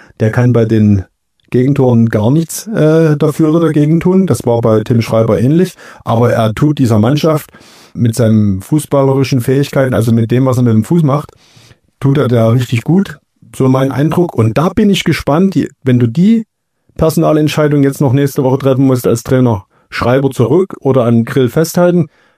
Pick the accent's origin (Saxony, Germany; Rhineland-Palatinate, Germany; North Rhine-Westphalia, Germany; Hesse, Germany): Saxony, Germany; Kamenz; also born or lived in Reckelwitz; dass es in Kamenz ist und ich mal wieder in meine Heimat, aber nicht Geburtsstadt zurückkehre